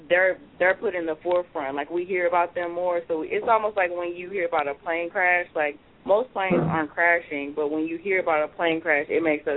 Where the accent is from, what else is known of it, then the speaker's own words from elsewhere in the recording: St. Louis, Missouri, United States; now in Charlotte, United States; I'm originally from St. Louis, but I live in Charlotte.